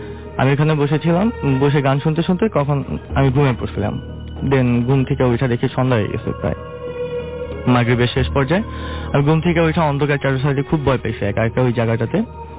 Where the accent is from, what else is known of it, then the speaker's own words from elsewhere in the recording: Chandpur, Chittagong Division, Bangladesh; আমার দেশের বাড়ি, আমার গ্রামের বাড়ি চাঁদপুরে।